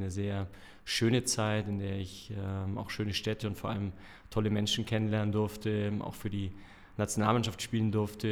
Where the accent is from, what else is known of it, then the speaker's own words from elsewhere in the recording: Füssen, Bavaria, Germany; now in Munich, Germany; heute bin ich 43 Jahre alt, bin gebürtiger Füssener, bin geboren in Füssen im Allgäu, hab da meine Jugend verbracht, dort mein Abitur gemacht.